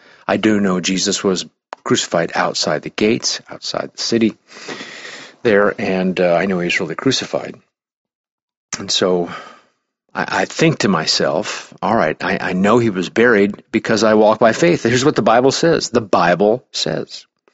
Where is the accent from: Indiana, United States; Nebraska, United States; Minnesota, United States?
Nebraska, United States; Of course, I know that I'm speaking poorly, but I'm from Nebraska